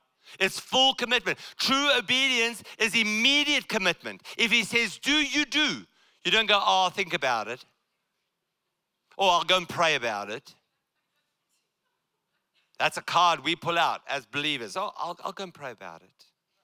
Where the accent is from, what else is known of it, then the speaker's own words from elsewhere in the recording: South Africa; Africa, I come from Africa, by the way. If you haven't realized, I come from South Africa. I'm talking about deep, deep Africa.